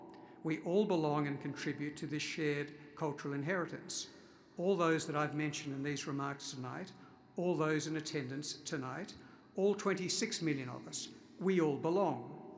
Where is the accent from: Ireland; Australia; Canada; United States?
Australia; I am Australian, and on my grandfather's side of Jewish Russian descent, in fact, modern day Belarus descent